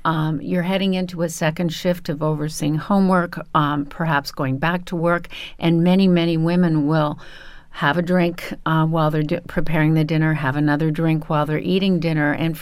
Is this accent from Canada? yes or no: yes; Canada; I'm a Canadian, right.